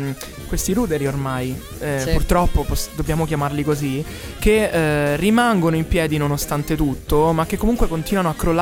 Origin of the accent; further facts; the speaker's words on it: Rome, Lazio, Italy; Sì, io sono romano e...